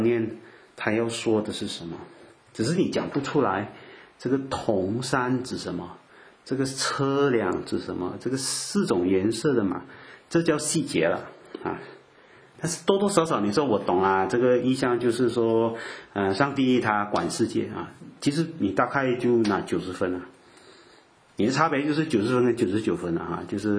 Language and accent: Chinese; Fujian, China; 但是他是讲闽南话的啊，我们福建人啊